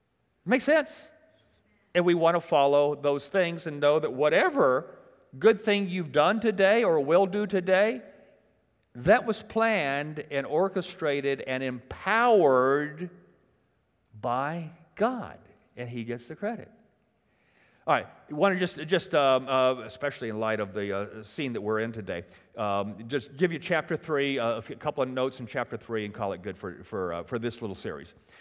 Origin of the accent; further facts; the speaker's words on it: Memphis, Tennessee, United States; You know, you're from Boston, I'm from Memphis, you know, whatever, okay?